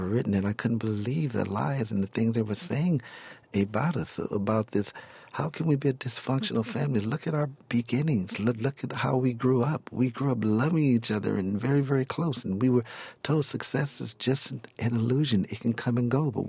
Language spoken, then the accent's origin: English; Gary, Indiana, United States; We're not from Hollywood. We're a family, not a business. And we're a family that came from Gary, Indiana.